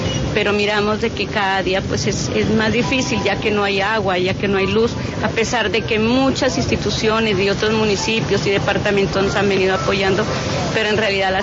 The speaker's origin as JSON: {"language": "Spanish", "town": "Puerto Caicedo", "region": "Putumayo", "country": "Colombia", "said": "yo incluso soy de Puerto Caicedo, desplazada"}